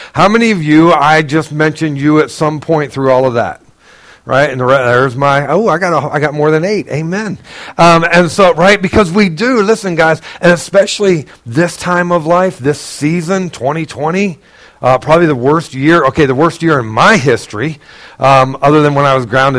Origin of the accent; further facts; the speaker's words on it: Ohio, United States; also born or lived in North Carolina / Missouri; now in New York, United States; We're from Ohio originally, but we lived in North Carolina for 17 years, and then Missouri for 4 years.